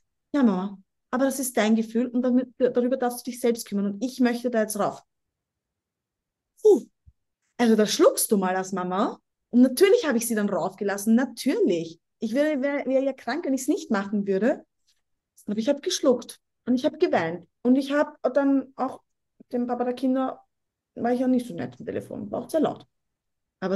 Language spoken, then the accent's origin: German; Vienna, Austria; born there; Aber ich bin eine gebürtige Wienerin. Im Herzen bin ich Wienerin.